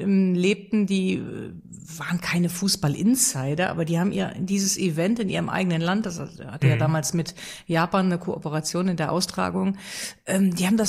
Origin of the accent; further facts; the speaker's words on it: Rhineland, Germany; Ich als Rheinländerin müsste jetzt Köln sagen.